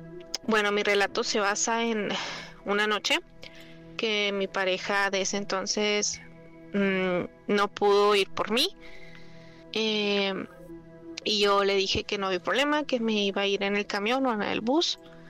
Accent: Chihuahua, Mexico; now in Wisconsin, United States; Soy nacida en Chihuahua, Chihuahua. Ahorita estoy viviendo actualmente en Wisconsin.

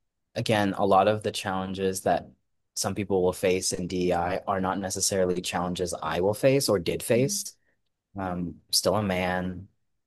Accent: Winnipeg, Manitoba, Canada; now in Montreal, Canada; I grew up in Winnipeg. If I was still living in Winnipeg, it was a little different.

